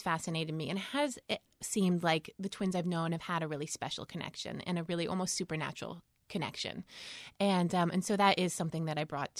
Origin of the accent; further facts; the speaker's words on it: New Jersey, United States; I did. I grew up in New Jersey, and my last two books have been set there.